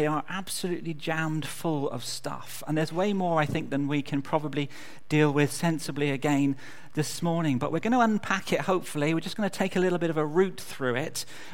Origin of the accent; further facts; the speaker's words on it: Exeter, South West England, United Kingdom; accent: West Country; wherever I go, few people fail to notice that I come from the West Country. Some astute people say, "You come from Devon." Some very clever people say, "You come from Exeter."